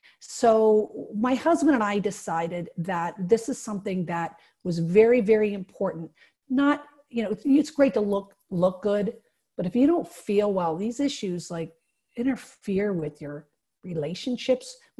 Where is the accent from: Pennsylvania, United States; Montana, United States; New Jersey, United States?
Pennsylvania, United States; Williamsport; And I'm actually from Williamsport, so I'm from up in that coal region.